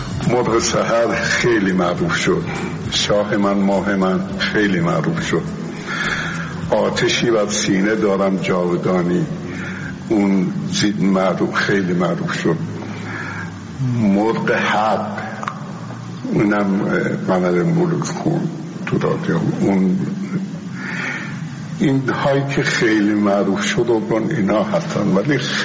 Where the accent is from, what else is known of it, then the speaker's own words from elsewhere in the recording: Tehran, Tehran Province, Iran; born there; و من در 78 سال پیش در تهران متولد شدم.